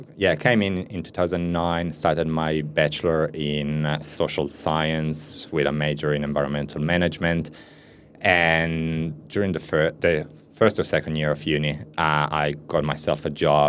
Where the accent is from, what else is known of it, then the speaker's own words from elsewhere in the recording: Ticino, Switzerland; first language Italian; English is a second language; My family's from Italy, but I was born and raised in Switzerland. In the Italian part of Switzerland.